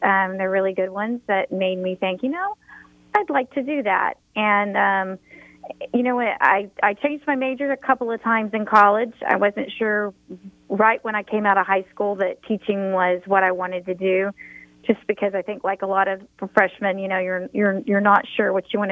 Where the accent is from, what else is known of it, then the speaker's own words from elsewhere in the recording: Kingfisher, Oklahoma, United States; I grew up in Kingfisher, which is a small farming community, and have lived in Oklahoma my entire life.